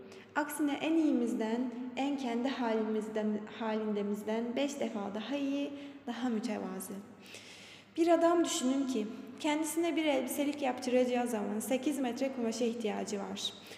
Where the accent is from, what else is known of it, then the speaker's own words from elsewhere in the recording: Lüleburgaz, Kırklareli, Turkey; Biz Lüleburgazlıyız. Ben geldim birkaç defa İstanbul'a.